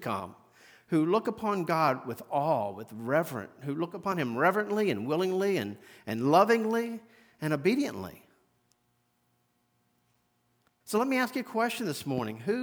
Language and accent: English; Front Royal, Virginia, United States; Growing up in Front Royal in the Shenandoah Valley, I've seen the Shenandoah come over its banks.